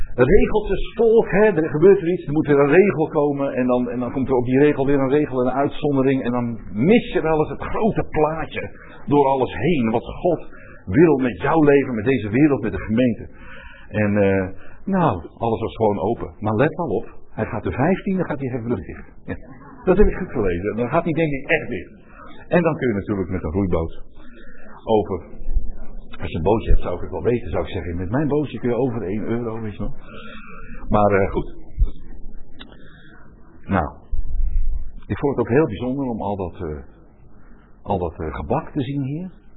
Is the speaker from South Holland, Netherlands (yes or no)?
yes; Boskoop, South Holland, Netherlands; En dan zie je pas, oh, dit is Boskoop. Verder staat het niet op de verkeersborden als waar ik vandaan kom.